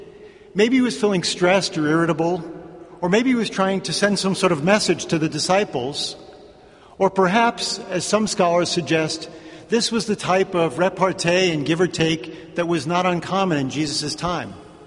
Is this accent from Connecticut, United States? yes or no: no; New York City, New York, United States; Now, I grew up in New York City, where putting people down is sort of a local custom.